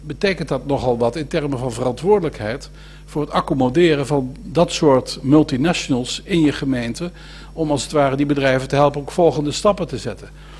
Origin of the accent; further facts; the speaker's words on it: Veghel, North Brabant, Netherlands; born there; Want ik kom zelf geboortig uit Veghel, dat is ook zo'n gemeente als Veldhoven, waar meer banen zijn dan inwoners.